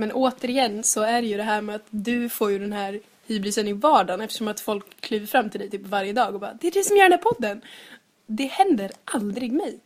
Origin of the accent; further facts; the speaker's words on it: Dalarna County, Sweden; Ja, jag växte upp i Dalarna.